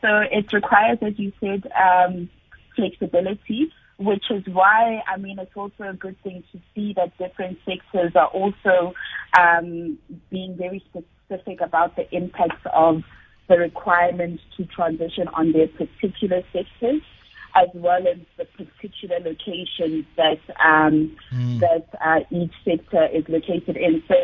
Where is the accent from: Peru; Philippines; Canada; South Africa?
South Africa; Emalahleni, Mpumalanga; The example I always give is that I'm from Emalahleni, and the way our whole ecosystem is designed in Emalahleni